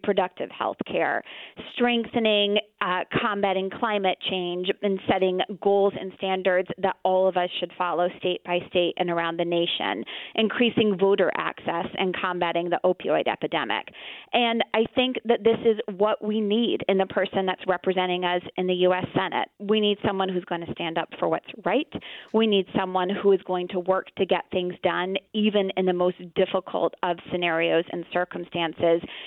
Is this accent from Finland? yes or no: no; Freeport, United States; the very first time that I decided to run for local town office in my hometown of Freeport.